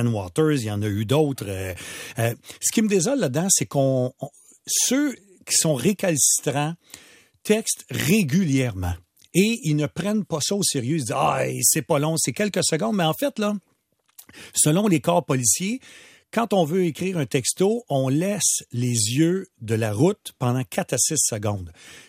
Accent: Montreal, Quebec, Canada; Moi, bon, je suis Montréalais

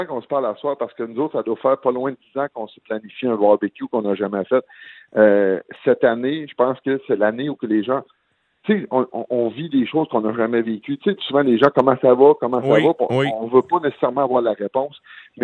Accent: Lac-Drolet, Quebec, Canada; Oui, mon village natal, exactement.

